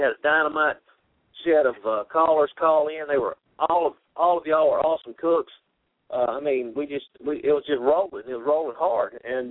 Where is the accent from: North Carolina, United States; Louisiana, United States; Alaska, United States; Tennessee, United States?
Tennessee, United States; I'm from Tennessee myself.